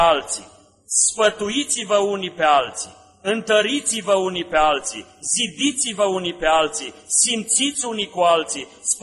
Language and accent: Romanian; Mediaș, Sibiu County, Romania; sunt de la Mediaș și am stat vreo trei luni aici în biserica aceasta